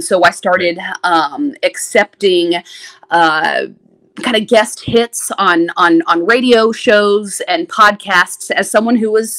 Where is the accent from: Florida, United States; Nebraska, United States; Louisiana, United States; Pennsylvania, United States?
Florida, United States; Tallahassee; And I started in local news, my hometown, in Tallahassee.